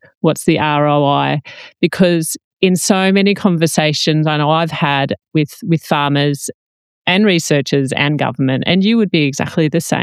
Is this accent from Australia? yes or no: yes; Australia; However, I think so much of what we do on farming as Australian farmers is having a go, trial and error.